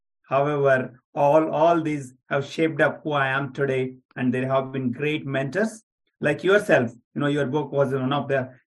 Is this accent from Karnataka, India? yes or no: yes; Belgaum, Karnataka, India; English is a second language; also born or lived in Mumbai; I'm from city called, probably it is the south of India called Belgaum. I'm from that city, but which is near to Pune.